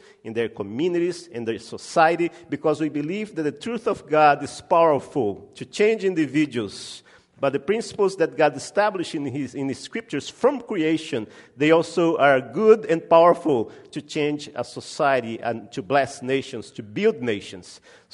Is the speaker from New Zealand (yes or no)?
no; Belém, Pará, Brazil; And I come from the Amazon. The northern part of Brazil is the Amazon region. And I was born in Belém. It's a city, it's a major city in the Amazon, right on the coast, right where the Amazon River meets the ocean.